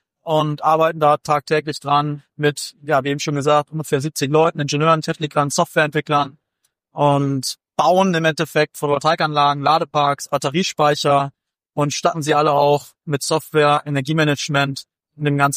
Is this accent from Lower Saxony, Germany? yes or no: yes; Lingen, Lower Saxony, Germany; ich komme ursprünglich aus Lingen im Emsland